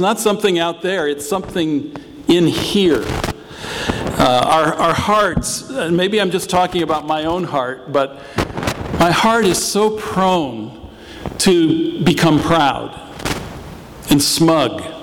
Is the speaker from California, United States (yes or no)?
yes; California, United States; I grew up in the Orthodox Presbyterian Church and little country church in the foothills of the Sierra Nevadas in Northern California.